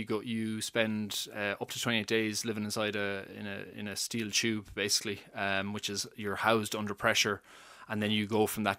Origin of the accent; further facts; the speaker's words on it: Knocknacarra, Connacht, Ireland; I mean, look, I'm from Knocknacarra, like, there's Knocknacarra and Gaul, it's just a mass of houses